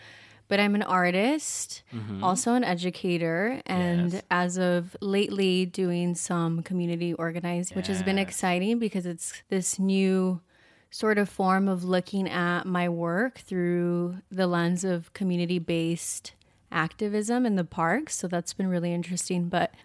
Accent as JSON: {"language": "English", "town": "Moline", "region": "Illinois", "country": "United States", "tie": "born or raised there", "said": "I grew up in Moline, Illinois, which is 2 hours and a half northwest of Pilsen. So it's still in Illinois, but on the border of Iowa and Illinois."}